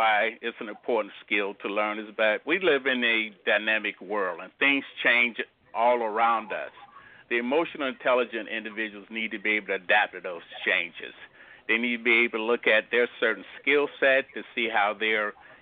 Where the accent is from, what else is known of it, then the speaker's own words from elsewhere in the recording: Florida, United States; I am from the Tampa Bay area, and I grew up most of my life here.